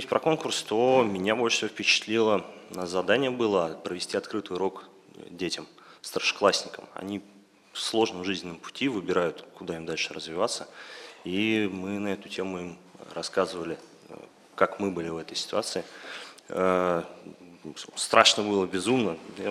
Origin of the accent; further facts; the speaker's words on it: Saint Petersburg, Russia; я из Санкт-Петербурга.